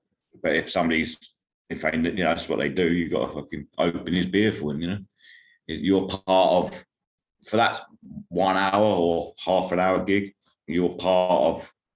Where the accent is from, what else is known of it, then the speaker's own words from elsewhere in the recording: London, United Kingdom; Luckily, I'm from London, so I can work with a London band.